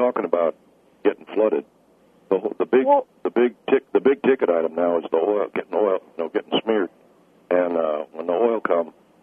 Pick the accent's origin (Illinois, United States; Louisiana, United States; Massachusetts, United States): Louisiana, United States; I don't crap in my hand. I'm from Louisiana.